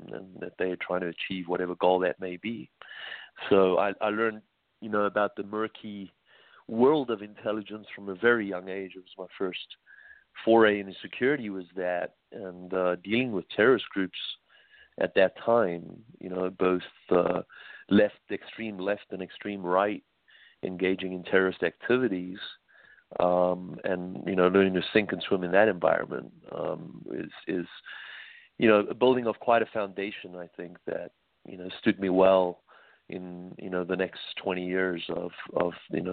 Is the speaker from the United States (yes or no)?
no; South Africa; Yeah, I grew up in South Africa, and my first foray into the security business was straight out of college in the government intelligence sector